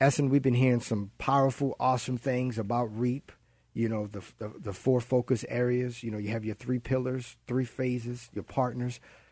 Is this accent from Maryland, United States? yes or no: yes; Baltimore, Maryland, United States; I'm from Baltimore.